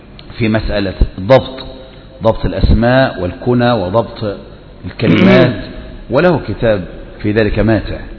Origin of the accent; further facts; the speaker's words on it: Egypt; عندنا في مصر في رمضان